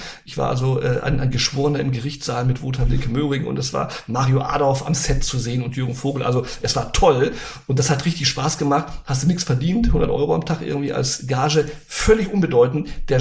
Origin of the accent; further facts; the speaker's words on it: Brazil; Ich bin in Brasilien groß geworden und da habe ich immer alles, was mich da in dem Sitio, in den Bergen umtrieben hat, aufgeschrieben.